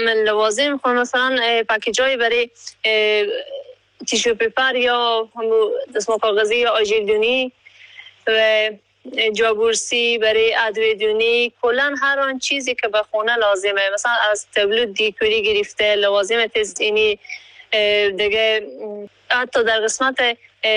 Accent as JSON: {"language": "Persian", "region": "Herat", "country": "Afghanistan", "said": "به هرات زندگی میکنم، از هراتم و به یک فامیل روشنفکر تحصیل کرده شکر از یک فامیل روشنفکر هستم"}